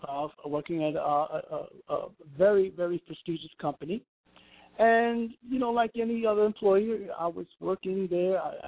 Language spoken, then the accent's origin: English; New York City, New York, United States; now in Macon, United States; I'm originally from New York City.